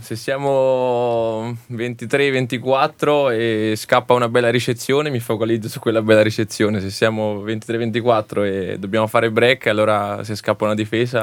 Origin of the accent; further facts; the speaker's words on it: Formia, Lazio, Italy; Sono di Formia.